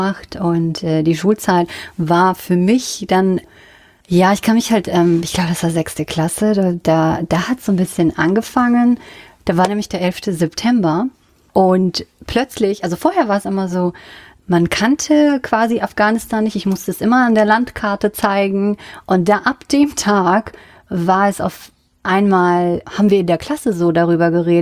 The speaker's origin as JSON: {"language": "German", "region": "North Rhine-Westphalia", "country": "Germany", "tie": "born or raised there", "said": "Aus dem Siegerland."}